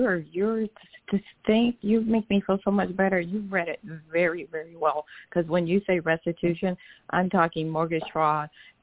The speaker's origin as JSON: {"language": "English", "region": "Michigan", "country": "United States", "said": "And I'm from Michigan originally, but I've been here over 20 years."}